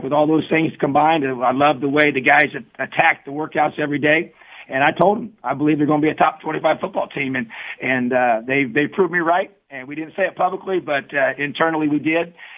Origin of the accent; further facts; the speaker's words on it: New Castle, Indiana, United States; I've been a high school coach in this state for 10 years and played my high school football here. My dad was my high school coach, and being from Newcastle, which has a lot of strong ties to Indiana University